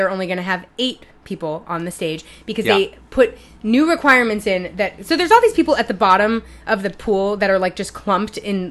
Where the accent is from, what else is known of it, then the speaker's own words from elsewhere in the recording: New York, United States; and I am from New York, so I'm not.